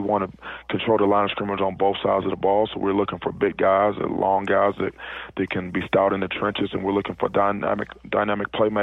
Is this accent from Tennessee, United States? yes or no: no; Cleveland, Ohio, United States; Then I got a chance to coach for my hometown, Cleveland Browns, and it was a team that I watched growing up